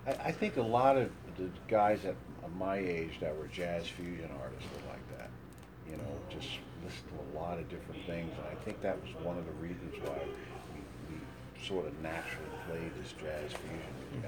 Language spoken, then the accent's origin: English; Philadelphia, Pennsylvania, United States; now in Topanga, United States; Originally, I'm from Philadelphia, you know.